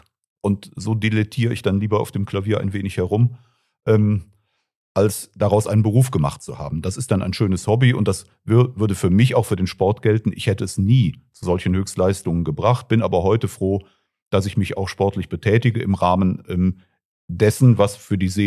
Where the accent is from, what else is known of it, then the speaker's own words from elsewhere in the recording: Cologne, North Rhine-Westphalia, Germany; als Kölner